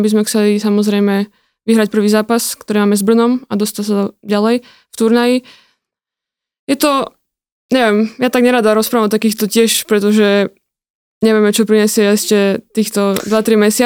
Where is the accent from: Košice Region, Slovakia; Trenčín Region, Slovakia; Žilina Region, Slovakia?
Žilina Region, Slovakia; born there; now in Ružomberok, Slovakia; ja som tu už veľmi dlho, áno. Ja mám vytetované Made in Orava na lítku, ale dám si potom asi Raised in Liptov, pretože som tu už fakt dlho